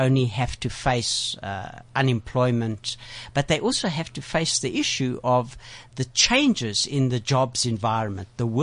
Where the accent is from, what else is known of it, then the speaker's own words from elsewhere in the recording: Klerksdorp, North West, South Africa; So I come from Klagsdorp.